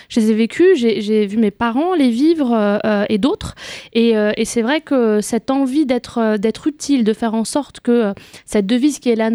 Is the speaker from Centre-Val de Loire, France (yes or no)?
no; Saint-Denis, Île-de-France, France; Mes deux grands frères sont nés au Maroc, mais en tout cas, mon petit frère et moi, on est nés à Saint-Denis. On y a fait toute notre scolarité